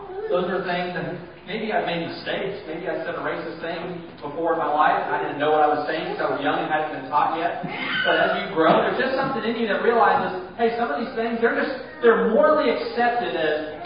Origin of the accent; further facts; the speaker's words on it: California, United States; now in Athens, United States; it's wrong where I grew up in California